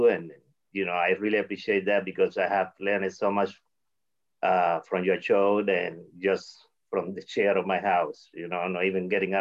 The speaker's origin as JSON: {"language": "English", "country": "Cuba", "tie": "born or raised there", "said": "Growing up in Cuba, your parents, the first thing to do is take you to the baseball field."}